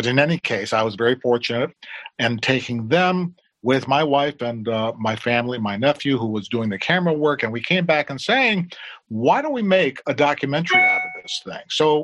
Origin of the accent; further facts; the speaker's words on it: Detroit, Michigan, United States; where I was growing up in Detroit